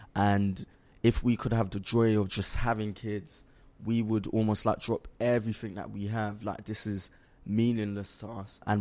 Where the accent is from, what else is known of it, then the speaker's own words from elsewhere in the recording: Brixton, London, United Kingdom; I grew up in Brixton, South London